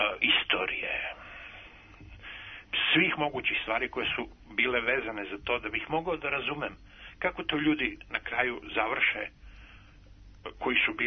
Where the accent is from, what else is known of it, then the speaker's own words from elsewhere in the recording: Bosnia & Herzegovina; zato što sam poreklom iz Bosne, iz jednog malog grada, gdje sam završio osnovnu i srednju školu